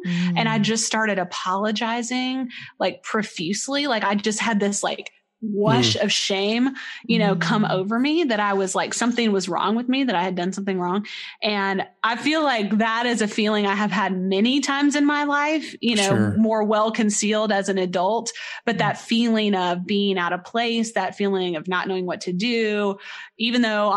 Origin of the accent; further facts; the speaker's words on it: Texas, United States; born there; some friends of my parents who lived in Texas when I was born in Texas.